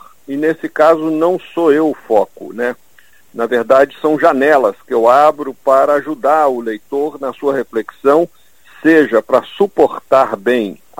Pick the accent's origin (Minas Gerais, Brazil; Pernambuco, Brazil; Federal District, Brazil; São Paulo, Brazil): Minas Gerais, Brazil; Belo Horizonte; num personagem que eu conheci na minha adolescência em Belo Horizonte, de onde eu sou